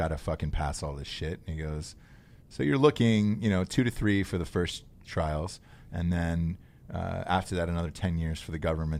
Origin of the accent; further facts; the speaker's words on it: South Carolina, United States; We're from South Carolina.